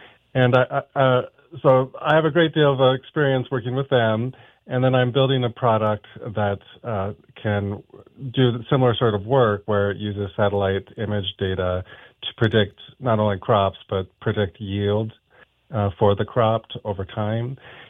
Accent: Missoula, Montana, United States; I'm actually from Missoula. I grew up here, went to St. Joe's, Loyola, and graduated UM.

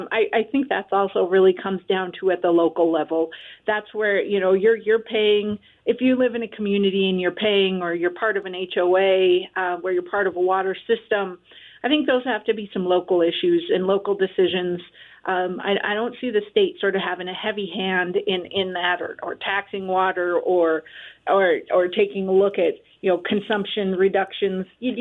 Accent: Roundup, Montana, United States; I'm actually from Roundup. I grew up there. Go Panthers.

